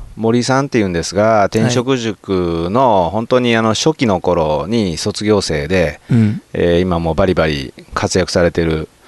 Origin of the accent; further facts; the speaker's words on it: Hiroshima, Japan; 広島出身なんで